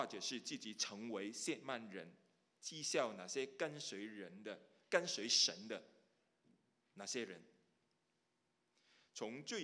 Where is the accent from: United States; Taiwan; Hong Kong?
Hong Kong; Chinese is a second language; 就是我是香港出生，在香港长大。那个时候我们的国语都是不是太好啊